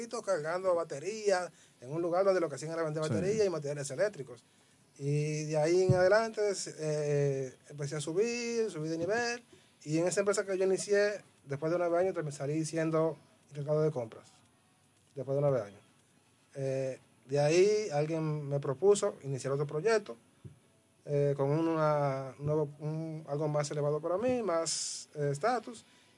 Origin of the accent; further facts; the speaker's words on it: Villaverde, Community of Madrid, Spain; yo desde mi infancia yo me crié en Villaverde, ahí creo que todo el mundo lo sabe. Siempre me crié en Villaverde por el Samaritano